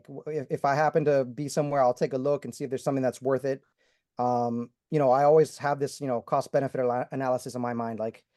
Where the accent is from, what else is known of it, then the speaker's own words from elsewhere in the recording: Miami, Florida, United States; I'm from Miami. I visit my parents.